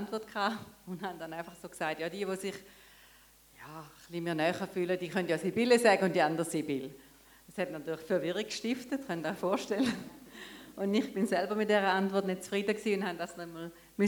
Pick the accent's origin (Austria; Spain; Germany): Germany; Swabia; ich komme aus dem Schwabenland, wenn sie wenigstens Schwäbisch mit mir schwätzen täten, oder?